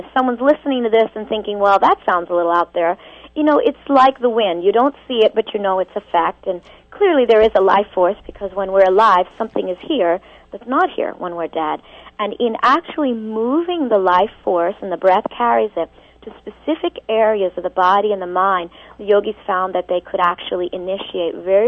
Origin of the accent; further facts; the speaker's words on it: India; born there; I was born in India, and I was raised here, though.